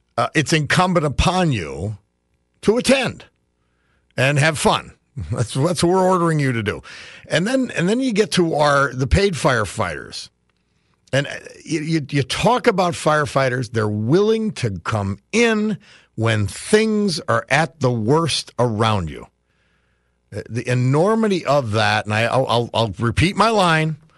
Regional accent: Jessup, Pennsylvania, United States; We're Slovaks from Jessup

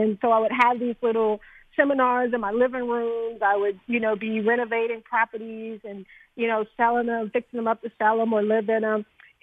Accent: Jackson, Mississippi, United States; And I got both of those passions from growing up in Mississippi, in Jackson, Mississippi, where I spent a lot of time with my grandparents on their farm.

